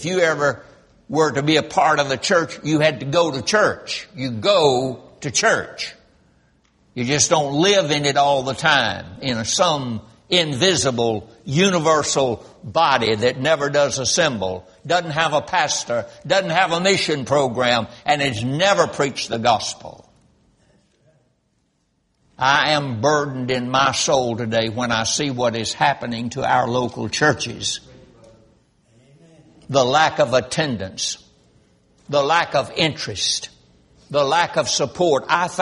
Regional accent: Roxboro, North Carolina, United States; I was brought up in Roxboro, North Carolina, raised there the first 20 years of my life.

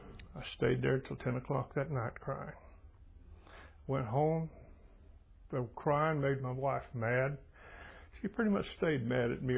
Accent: Arlington, Texas, United States; I grew up in Arlington, Texas.

